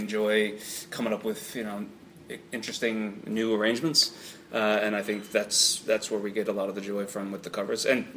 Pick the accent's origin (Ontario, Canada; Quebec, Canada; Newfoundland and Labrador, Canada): Newfoundland and Labrador, Canada; We're from Newfoundland.